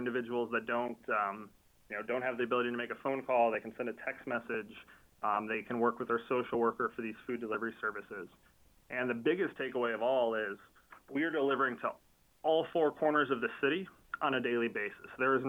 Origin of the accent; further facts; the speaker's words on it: Columbus, Ohio, United States; also born or lived in Michigan; now in Indianapolis, United States; I'm Midwest born and raised. My parents are from Toledo, Ohio. I was born in Michigan and grew up in Columbus, Ohio.